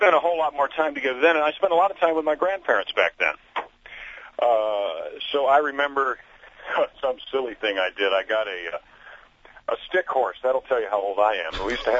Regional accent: New York, United States; I grew up in New York State, so I remember the big snowstorm of 69

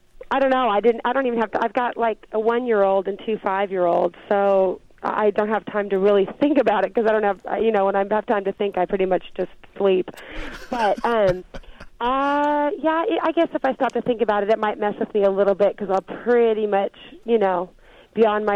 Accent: Seattle, Washington, United States; Maybe because I grew up in Seattle, you didn't just grow up thinking, I'm going to be a Christian recording artist.

